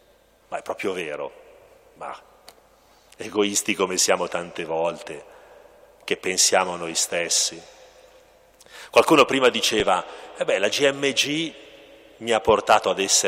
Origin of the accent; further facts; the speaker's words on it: Lombardy, Italy; c'è un prete della terra da cui io provengo, adesso la mia terra è questa, però ecco, là del cremonese mantovano